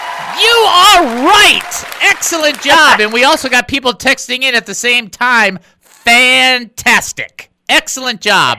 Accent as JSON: {"language": "English", "town": "Detroit", "region": "Michigan", "country": "United States", "said": "I'm from Detroit."}